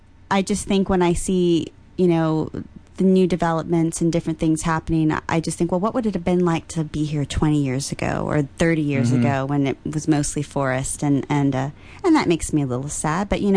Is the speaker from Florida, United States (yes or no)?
no; California, United States; Oh, I am from Northern California, which means... melting pot of everything